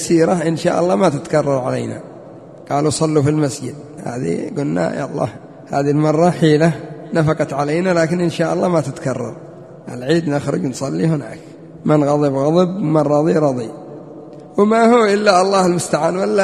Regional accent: Yemen; ما بش كورونا عندنا في اليمن، ما بش.

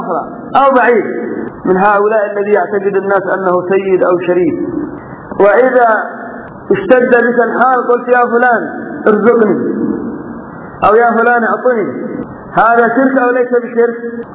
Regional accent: Yemen; عندنا في اليمن رجل مقبور اسمه ابن موسى أحمد بن العجيل

